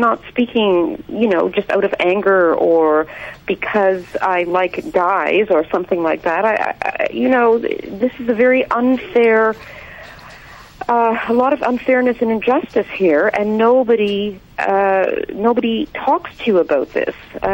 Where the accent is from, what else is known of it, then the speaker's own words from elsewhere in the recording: Quebec, Canada; now in Montreal, Canada; One correction, I'm from Quebec, actually.